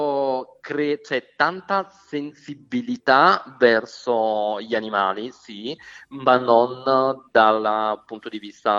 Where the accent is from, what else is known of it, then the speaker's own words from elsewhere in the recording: Caserta, Campania, Italy; also born or lived in Milan; now in Brescia, Italy; sono campano di Caserta, originario di Caserta, sì.